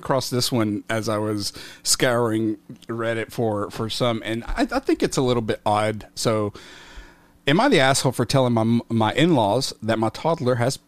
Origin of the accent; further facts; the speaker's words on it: Mexico; accent: Mexican; I hate my Mexican accent. I'm not going to do it.